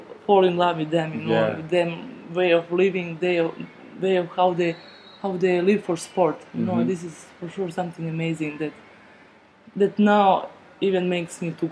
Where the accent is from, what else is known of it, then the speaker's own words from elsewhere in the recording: Bosnia & Herzegovina; moved away as an adult; now in Switzerland; I'm from Bosnia. I went directly to Switzerland, Zurich